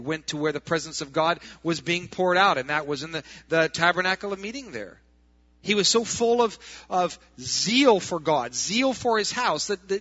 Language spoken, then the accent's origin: English; Iowa, United States; In my mind, I'd never been to Wisconsin. I'm from Iowa. In my mind, Wisconsin was just another Iowa, and I didn't need a second Iowa.